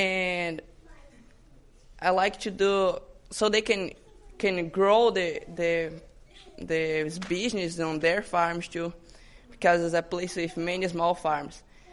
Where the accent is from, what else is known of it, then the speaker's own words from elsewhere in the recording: Brazil; I'm from Brazil, it's tropical country